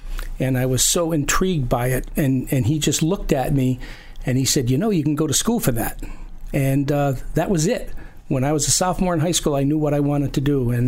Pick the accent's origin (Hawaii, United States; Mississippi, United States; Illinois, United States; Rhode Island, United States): Rhode Island, United States; Riverside; I grew up in Riverside, so a native of Rhode Island